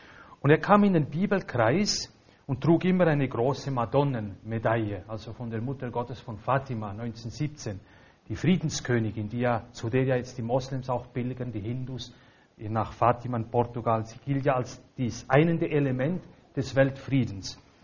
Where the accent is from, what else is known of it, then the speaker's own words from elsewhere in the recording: Valais, Switzerland; Ich komme aus dem Mittelwallis, unterhalb von Montana.